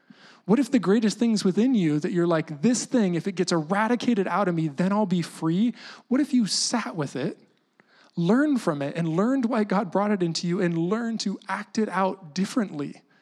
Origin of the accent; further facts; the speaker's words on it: United States; I grew up in the United States in high school in a huge purity movement.